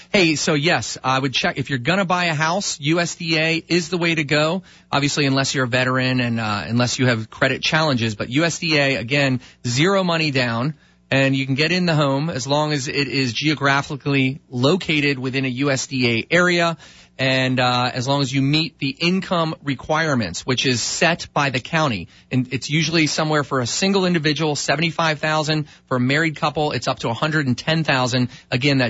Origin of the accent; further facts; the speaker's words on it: Rockville, Maryland, United States; Nice to meet you, my friend. I grew up in Rockville.